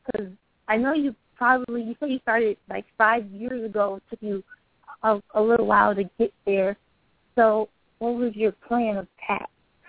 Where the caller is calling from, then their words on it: Michigan, United States; I'm calling from Michigan.